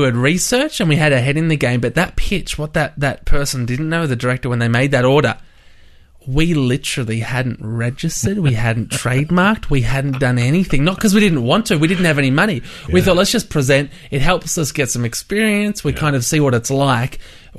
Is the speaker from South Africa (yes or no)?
no; Australia; I grew up in Australia.